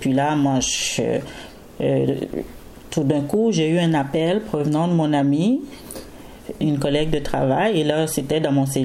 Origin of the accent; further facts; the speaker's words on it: Montreal, Quebec, Canada; also born or lived in Haiti; Je ne suis pas née au Québec, je ouais. suis née dans mon pays